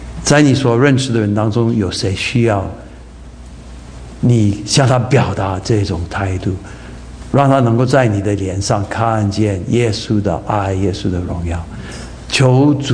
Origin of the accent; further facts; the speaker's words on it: Taiwan; 我们台湾话说紧加厚